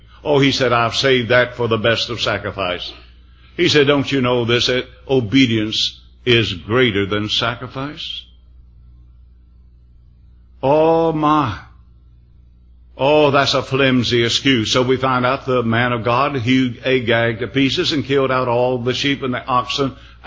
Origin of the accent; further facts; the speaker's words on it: the South, United States; We met there, and I came from the South.